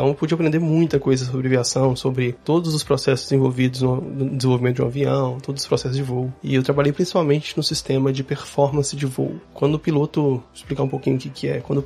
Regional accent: Belo Horizonte, Minas Gerais, Brazil; BH, como todo mundo conhece, mineiro. Então, falo rápido, falo embolado, tenho paciência. Eu nasci em BH, vivi em BH a minha vida quase toda.

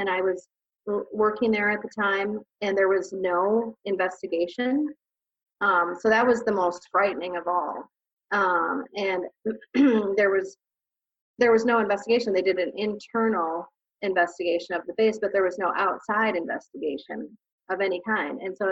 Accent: Minnesota, United States; now in Arizona, United States; and you're from Minnesota too, I'm from Minnesota, and the Minnesota Guard was just completely on the up and up.

